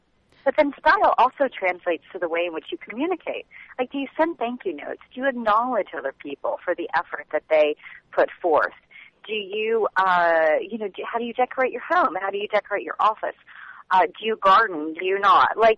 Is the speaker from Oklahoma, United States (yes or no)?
yes; Oklahoma, United States; moved away as an adult; now in Washington, United States; So I am originally from Oklahoma, and I moved out to Washington, D.C. in 1996 and began my career out here.